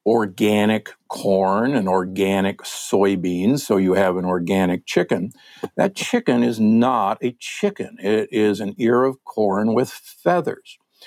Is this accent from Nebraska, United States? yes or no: yes; Omaha, Nebraska, United States; And don't get me wrong, I'm from Omaha, Nebraska, the corn huskers.